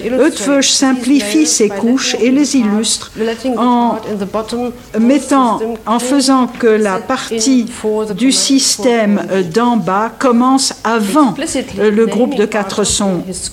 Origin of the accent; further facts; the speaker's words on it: Germany; French is a second language; mon problème c'est que je suis allemande et j'ai beaucoup de mal de passer